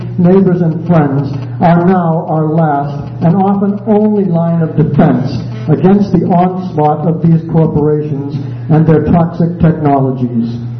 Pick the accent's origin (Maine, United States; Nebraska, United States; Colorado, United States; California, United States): Maine, United States; Belfast; I'm from Belfast.